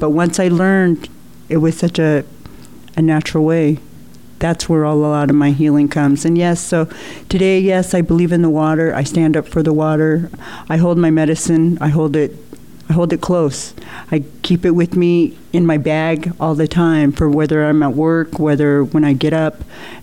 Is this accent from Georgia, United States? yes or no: no; Klamath Falls, Oregon, United States; Where I came from, I'm originally from Klamath Falls